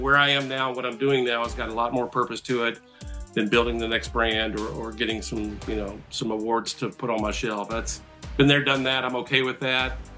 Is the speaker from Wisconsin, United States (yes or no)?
no; Memphis, Tennessee, United States; And, you know, a kid growing up in Memphis didn't have a lot of chances to make it in the big leagues.